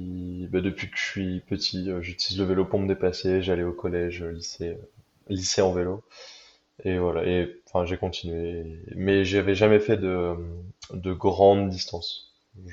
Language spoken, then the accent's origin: French; Lille, Hauts-de-France, France; now in Grenoble, France; étudiant à Grenoble en école d'ingénieur. Je viens de Lille à la base